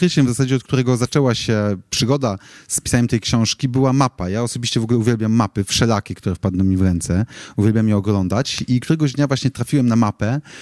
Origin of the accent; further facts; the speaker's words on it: Łódź, Łódź Voivodeship, Poland; ja jeszcze w ogóle pochodzę z Łodzi, więc z centrum Polski